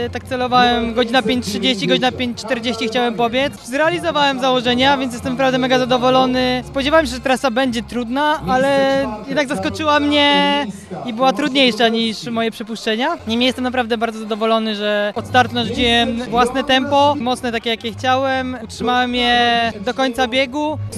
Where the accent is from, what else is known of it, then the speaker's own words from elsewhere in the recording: Lublin Voivodeship, Poland; pochodzę z województwa lubelskiego i zawsze lubię startować u siebie tak naprawdę